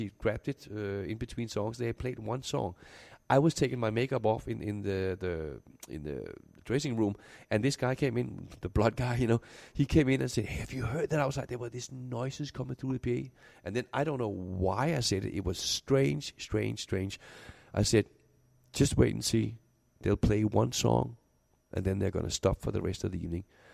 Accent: Denmark; accent: Danish; English is a second language; I'm keeping my original Danish accent.

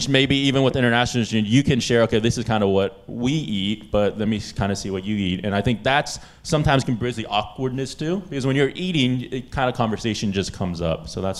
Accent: United States; So I'm American, I grew up here

